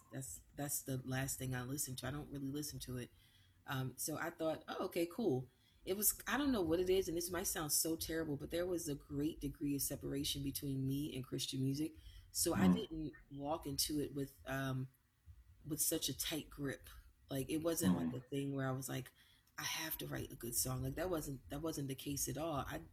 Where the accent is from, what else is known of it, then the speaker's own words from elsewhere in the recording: Baltimore, Maryland, United States; now in Nashville, United States; Because I moved to Nashville from Baltimore, my hometown, specifically to pursue country music.